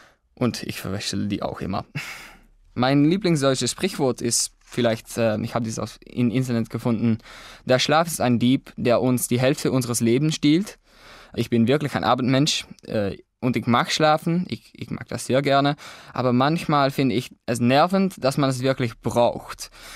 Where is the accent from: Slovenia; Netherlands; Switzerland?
Netherlands; German is a second language; Ich komme aus den Niederlanden und ich bin geboren in 2001.